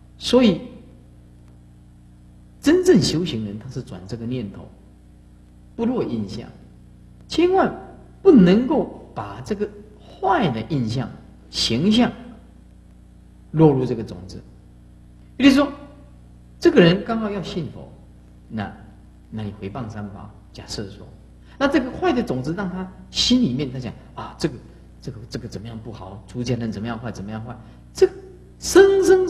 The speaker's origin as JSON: {"language": "Chinese", "country": "Taiwan", "said": "我们台湾话讲的也很有道理"}